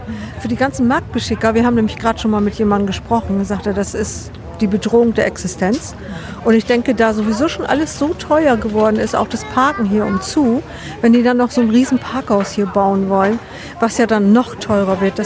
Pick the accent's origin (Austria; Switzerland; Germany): Germany; Lower Saxony; Ja, wir kommen aus dem Landkreis Oldenburg und da ist halt Busverbindung jetzt nicht so toll.